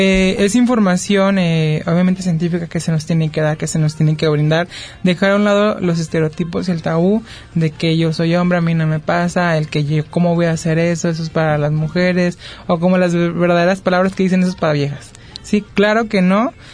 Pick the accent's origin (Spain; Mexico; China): Mexico; Creo yo que ya es más la cultura, costumbre que tenemos como mexicanos.